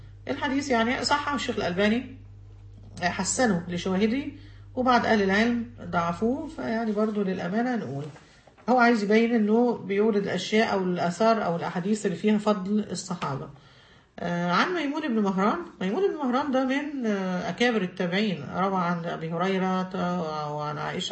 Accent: Egypt; جبل أحد الكبير اللي هو زي جبل مقطم عندنا في مصر

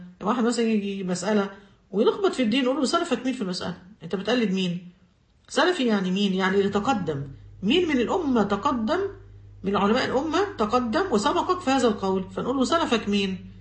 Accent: Egypt; جبل أحد الكبير اللي هو زي جبل مقطم عندنا في مصر

